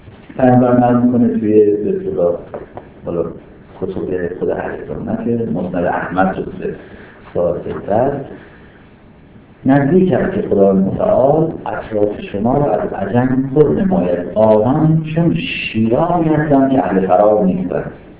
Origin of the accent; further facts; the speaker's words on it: Iran; نه اینکه تفاخر برگزار بدیم که حالا ما ایرانیم